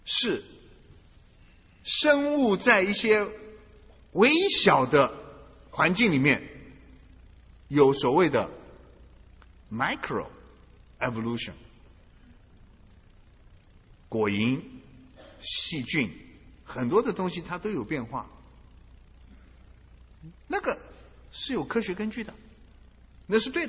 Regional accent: China; 我们中国人其实很幸运啊。

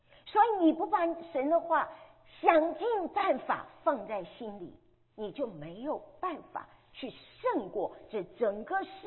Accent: Shandong, China; 我山东人，你知道，家教那是非常非常那个的。

